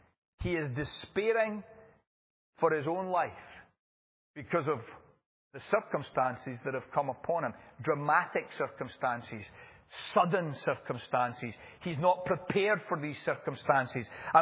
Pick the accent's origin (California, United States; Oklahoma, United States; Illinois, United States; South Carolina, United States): California, United States; Now, you know I'm from California, right? And they keep telling us the big one's coming.